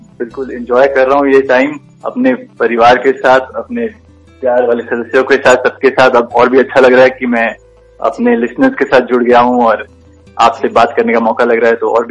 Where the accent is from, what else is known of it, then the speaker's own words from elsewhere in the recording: Sonipat, Haryana, India; मैं एक छोटे से शहर से बिलोंग करता हूँ जिसका नाम सोनीपत है। तो वहां पे मैं पला बड़ा हुआ, वहां पे मैंने स्कूलिंग करी और उसके बाद मैंने अपनी हायर एजुकेशन के लिए दिल्ली की तरफ रुख कर लिया